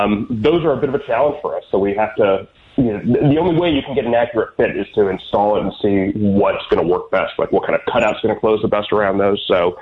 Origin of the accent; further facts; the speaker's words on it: Chicago, Illinois, United States; I'm from Chicago too, so I know, I understand.